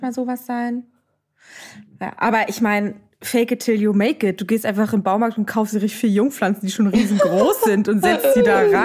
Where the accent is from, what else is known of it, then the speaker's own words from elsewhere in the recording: Berlin, Germany; Ich komme aus Berlin.